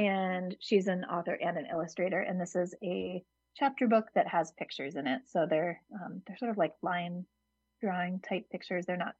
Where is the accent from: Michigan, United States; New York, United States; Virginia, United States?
New York, United States; Hudson